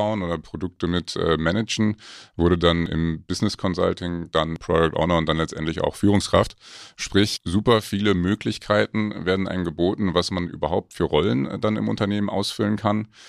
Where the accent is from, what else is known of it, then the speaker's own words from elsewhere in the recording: North Rhine-Westphalia, Germany; ich habe ja gesagt, ich komme aus Nordrhein-Westfalen, das ist dann bis Heilbronn sind das knapp 400 Kilometer